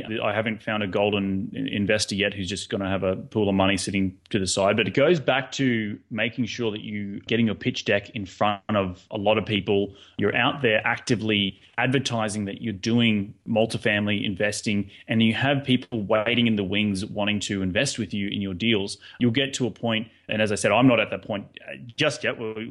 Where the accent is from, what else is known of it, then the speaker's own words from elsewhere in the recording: Australia; now in United States; My main focus is that I'm from Australia and that I've moved to the United States